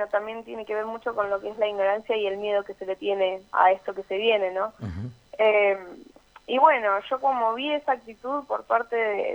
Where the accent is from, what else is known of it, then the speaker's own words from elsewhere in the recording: Punta Alta, Buenos Aires Province, Argentina; now in Bahía Blanca, Argentina; yo alquilo sola acá en Bahía Blanca y ellos viven en Punta Alta. Yo soy oriunda de Punta Alta.